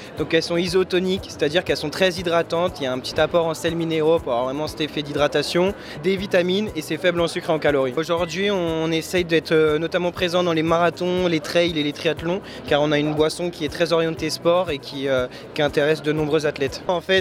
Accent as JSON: {"language": "French", "town": "Montpellier", "region": "Occitanie", "country": "France", "said": "On vient de Montpellier."}